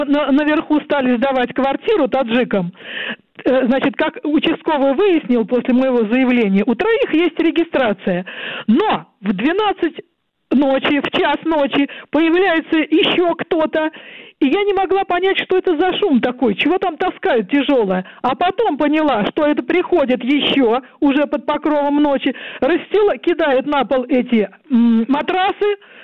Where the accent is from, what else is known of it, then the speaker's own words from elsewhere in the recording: Moscow, Russia; Вот я коренная москвичка, мне 8-й десяток.